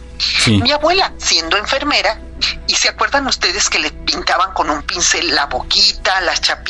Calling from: Querétaro, Mexico; de Querétaro

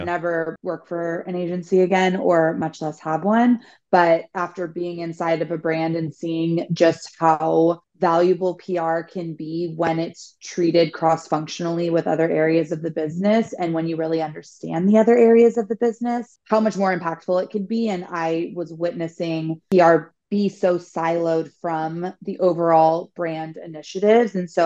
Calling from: Los Angeles, California, United States; Yeah, I'm calling from Los Angeles.

